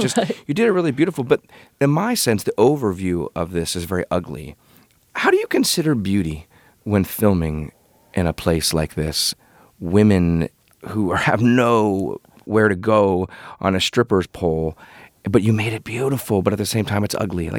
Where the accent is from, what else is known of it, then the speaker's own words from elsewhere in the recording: Ohio, United States; In my hometown, you know, like I said, in Northeast Ohio, the old rundown steel mill town